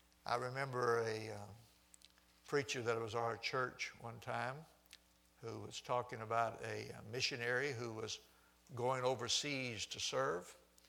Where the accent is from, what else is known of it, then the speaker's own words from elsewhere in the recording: Houston, Texas, United States; I grew up in Houston, and I grew up very near Sheffield Steel.